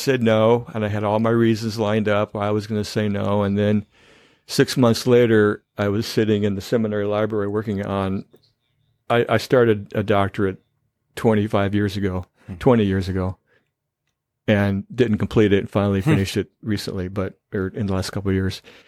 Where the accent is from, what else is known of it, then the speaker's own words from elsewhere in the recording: Iowa, United States; also born or lived in Minneapolis; So I moved back. I grew up in Iowa. I moved back to Iowa, spent a year or so living with my parents, and then I moved up to Minneapolis